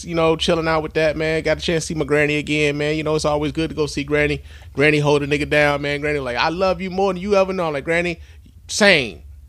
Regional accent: Chicago, Illinois, United States; I'm from Chicago. I never heard of that shit.

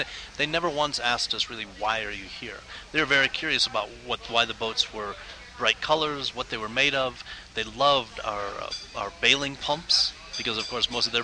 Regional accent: United States; Well, as an American, I just felt like North Vietnam was a part of the world

